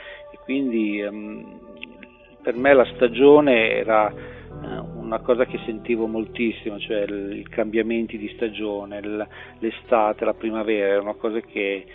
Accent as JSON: {"language": "Italian", "region": "Emilia-Romagna", "country": "Italy", "tie": "born or raised there", "said": "Io sono nato in campagna, proprio qui nel territorio, in mezzo alla campagna romagnola, quindi sono un romagnolo puro sangue."}